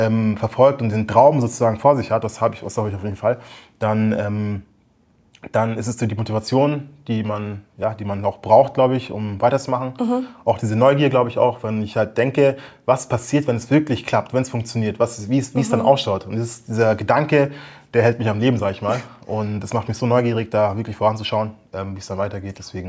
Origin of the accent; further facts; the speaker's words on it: Munich, Bavaria, Germany; ich bin Münchner Kindl